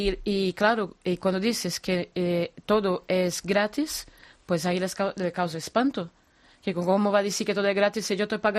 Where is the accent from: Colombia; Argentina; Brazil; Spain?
Brazil; Spanish is a second language; Yo te digo que en mi país, en Brasil, desgraciadamente, la prostitución no es que esté legalizada, está normalizada.